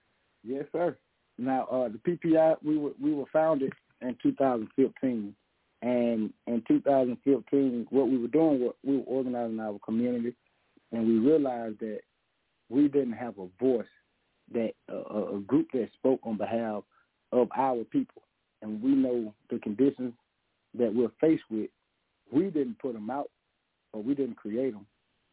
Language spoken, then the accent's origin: English; Columbus, Georgia, United States; I'm from Dr. John Henry Clark Town, which is Columbus, Georgia.